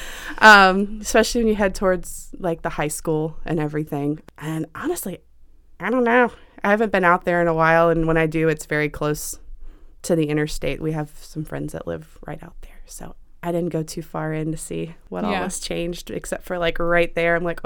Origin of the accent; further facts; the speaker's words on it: New Kent, Virginia, United States; also born or lived in Richmond; So, I mean, I was born in Richmond, St. Mary's, if you want to be specific. But that's I grew easy. Up in New Kent